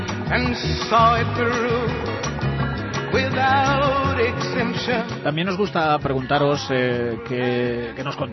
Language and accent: Spanish; Valdemoro, Community of Madrid, Spain; Somos todos de Valdemoro y bueno, empezamos siendo niños